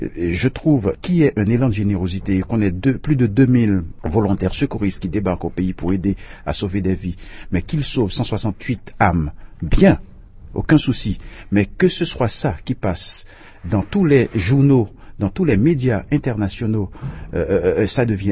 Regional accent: Haiti; que je retourne chez moi en Haïti

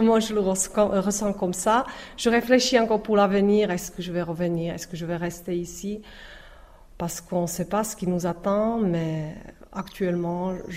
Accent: Czechia; French is a second language; now in France; parce qu'on est loin de la République tchèque, mais on est toujours tchèque.

